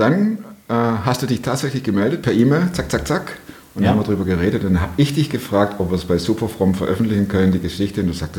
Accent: Baden-Württemberg, Germany; now in Cologne, Germany; Also ich als Schwabe kann lachen. Ne? Ich höre ständig. Ich höre ständig, du sprichst nicht Deutsch.

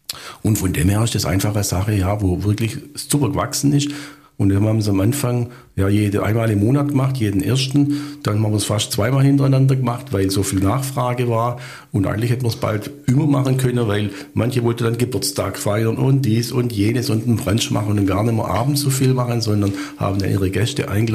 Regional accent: Southern Germany, Germany; obwohl das ja nicht so bei uns im Süden verpönt ist.

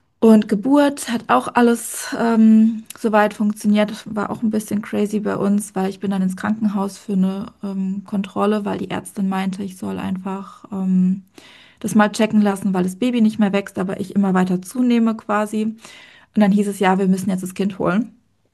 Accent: Germany; ich komme aus der Nähe von Heidelberg, also Bergstraße, falls das dem einen oder anderen was sagt.

